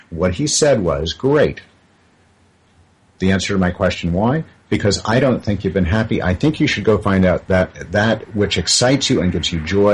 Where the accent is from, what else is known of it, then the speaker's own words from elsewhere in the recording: New York, United States; Because back on Long Island in the 50s, because I'm a lot older than you, in the 50s, it was about conformity.